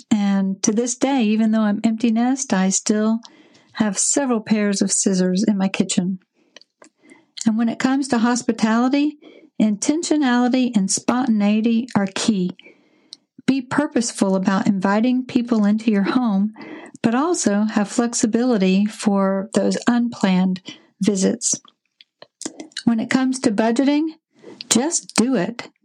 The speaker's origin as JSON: {"language": "English", "town": "Atlanta", "region": "Georgia", "country": "United States", "said": "from Atlanta, Georgia"}